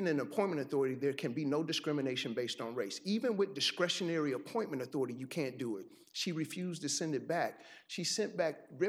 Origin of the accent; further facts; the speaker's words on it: New Orleans, Louisiana, United States; I grew up in New Orleans.